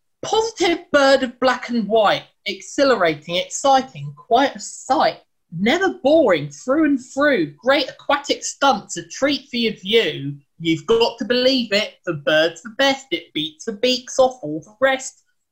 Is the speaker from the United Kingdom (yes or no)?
yes; Hassocks, South East England, United Kingdom; also born or lived in Haywards Heath; I am 22 years of age. I was born in Hayward's Heath. And I was raised in Hassox.